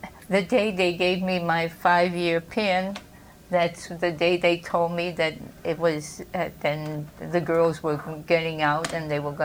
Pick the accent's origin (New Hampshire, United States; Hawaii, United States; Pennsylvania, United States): New Hampshire, United States; I'm from New Hampshire, and we moved. My sister and I went there to Massachusetts to get work